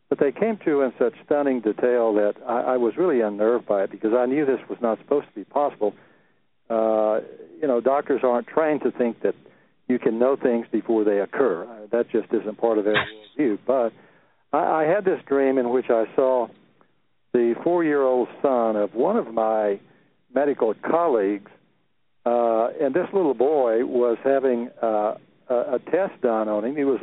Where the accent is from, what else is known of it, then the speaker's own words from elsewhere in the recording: Texas, United States; I grew up on a cotton farm in the middle of central Texas. It was out in the country in the middle of nowhere. It was a poverty-stricken area.